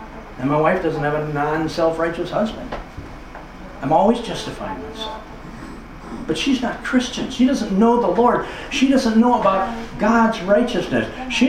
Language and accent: English; United States; now in France; I'm an American. I could commit a crime and America could ask France to extradite me, and they probably would.